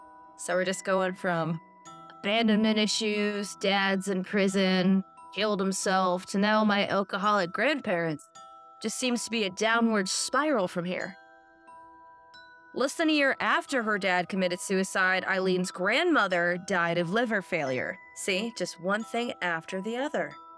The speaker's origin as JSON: {"language": "English", "region": "Michigan", "country": "United States", "said": "I'm from Michigan."}